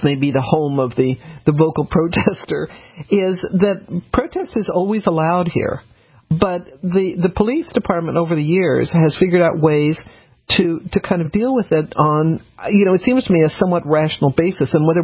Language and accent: English; United States; I'm an American. I've done it.